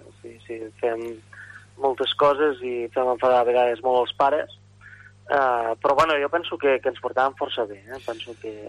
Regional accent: Oliana, Catalonia, Spain; also born or lived in La Seu d'Urgell; Vaig néixer, jo soc d'Oliana, però vaig néixer a la Seu d'Urgell

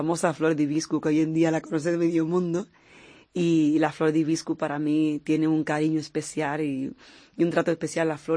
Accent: Dominican Republic; pero yo crecí viéndola en la República Dominicana

